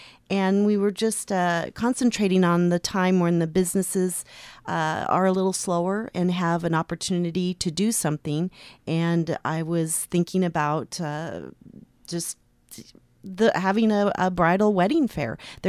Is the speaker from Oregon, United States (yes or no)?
yes; Portland, Oregon, United States; also born or lived in Seattle; I grew up in Portland, Oregon, and spent every August of my life, the entire month, in Seaside and out salmon fishing with my dad and my brother.